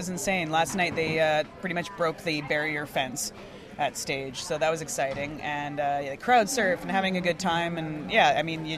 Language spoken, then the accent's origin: English; Vancouver, British Columbia, Canada; I'm from Vancouver. This is great.